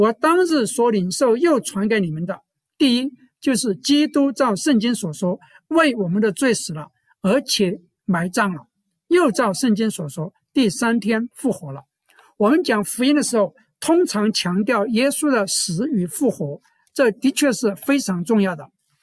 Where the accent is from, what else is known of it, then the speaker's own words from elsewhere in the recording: China; 我们中国人都注重如土为安，一个人死后埋入土中，死者方得安息，生者方觉心安。